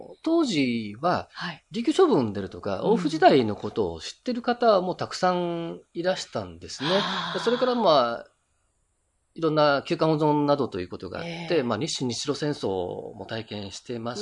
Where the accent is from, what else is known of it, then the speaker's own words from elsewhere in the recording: Okinawa, Japan; 私の、まあ、故郷っていうか、生まれ育った柿の花のことも書かれていたりするんですけどもね